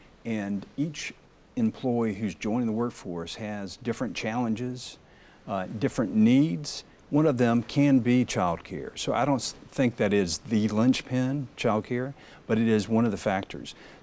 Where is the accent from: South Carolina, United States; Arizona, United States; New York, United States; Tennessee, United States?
South Carolina, United States; Well, I'm a child of the rural areas. That's where I grew up in South Carolina